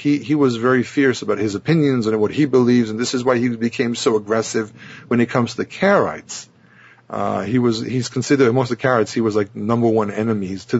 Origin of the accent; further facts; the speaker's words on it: Israel; I'm Israeli.